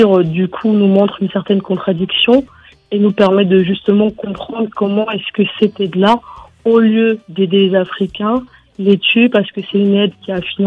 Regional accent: Cameroon; Moi, en tant que Camerounaise, par exemple, je n'ai jamais vu de retombées physiques de cette aide.

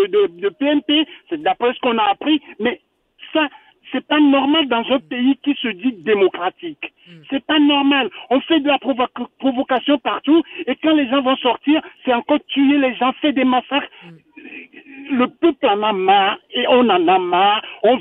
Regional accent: Togo; au Togo, on est Togolais, on a grandi dans ce pays, on connaît les rapports de force

